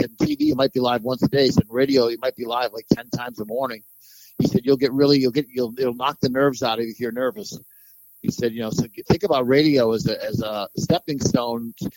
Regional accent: Troy, New York, United States; Yep, born in Troy, the old Leonard Hospital, which is gone. It's up in North Troy. But yeah, we grew up in South Troy.

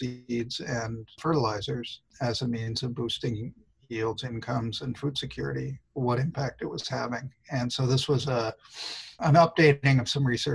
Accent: United States; I am no longer welcome almost anywhere in the world because I'm from the United States and we are the problem.

